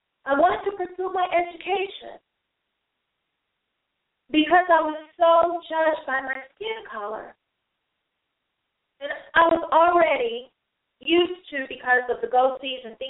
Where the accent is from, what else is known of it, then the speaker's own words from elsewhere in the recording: the South, United States; You know, I'm from the South, so we roll our words towards the kids.